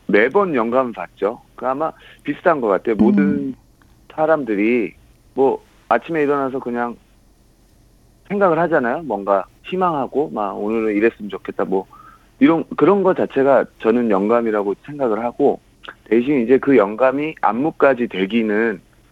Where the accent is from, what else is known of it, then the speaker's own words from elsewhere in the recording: Wando, South Jeolla, South Korea; now in Seoul, South Korea; 저는 이제 고향이 전남 완도예요. 그래서 저 시골 청년인데 이제 꿈을 안고 서울에 와서 이제 백업 댄서가 되었습니다.